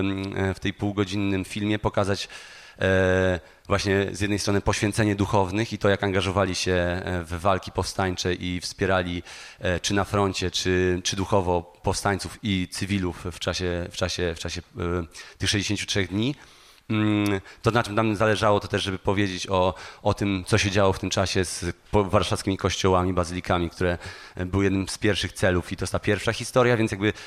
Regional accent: Warsaw, Masovian Voivodeship, Poland; gdzieś przez to, że jesteśmy warszawiakami

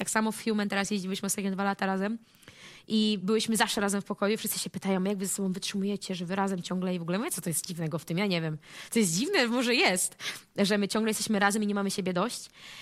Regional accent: Skarżysko-Kamienna, Świętokrzyskie Voivodeship, Poland; Gdzieś tam ja jestem właśnie ze Skarżyska, przyjechałam teraz dzisiaj z Gatki

